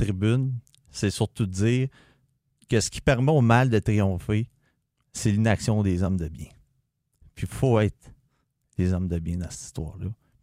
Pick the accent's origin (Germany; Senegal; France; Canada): Canada; je suis Canadien, je viens d'arriver à Gatineau.